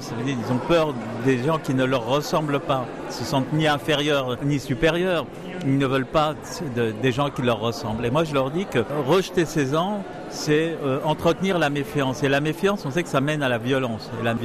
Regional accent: Paris, Île-de-France, France; parce que je suis parisien

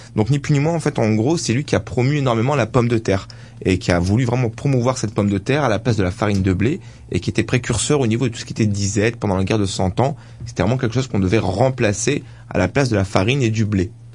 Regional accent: Italy; en tant qu'Italien

